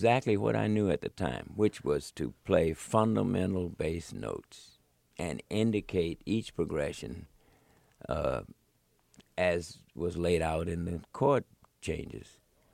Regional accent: Philadelphia, Pennsylvania, United States; Well, you know, when I was growing up in Philadelphia, our source of pride was the black bands, the black orchestras that used to come to the Lincoln Theater on South Street.

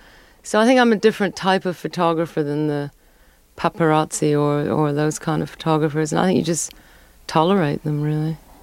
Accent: Scarsdale, New York, United States; I grew up in Scarsdale, which was very nouveau riche and wealthy.

